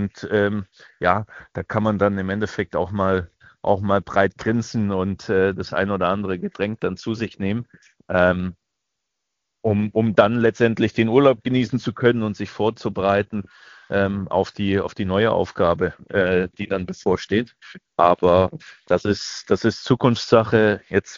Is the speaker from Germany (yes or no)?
yes; Baden-Württemberg, Germany; born there; Na, ich bin ja gebürtiger Schwabe und da spricht man sowieso immer einen Ticken schneller.